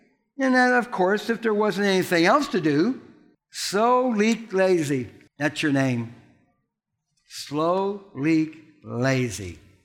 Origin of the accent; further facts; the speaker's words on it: Indiana, United States; Now, as I told you, I grew up in Indiana, and every year, just even as a little kid, we go.